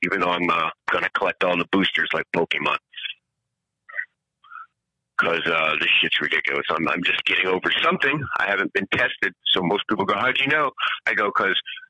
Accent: Jamaica; because I'm Jamaican.

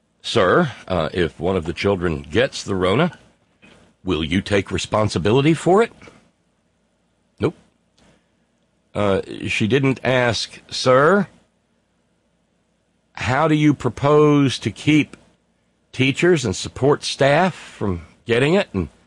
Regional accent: Alabama, United States; now in West Virginia, United States; One county to the east, in the county where I grew up in Alabama, they've gotten up to 918 cases and 9 dead.

